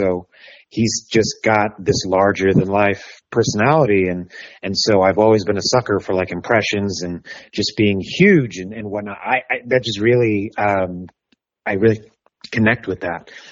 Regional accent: New Bedford, Massachusetts, United States; So I'm from New Bedford, Massachusetts. Shout out to my new Beigers.

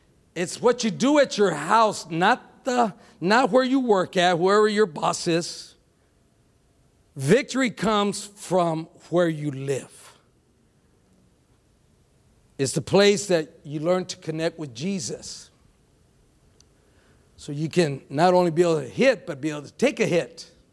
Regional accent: Texas, United States; I grew up in Texas. Amen? I grew up in Texas. Soy Tejano 100%.

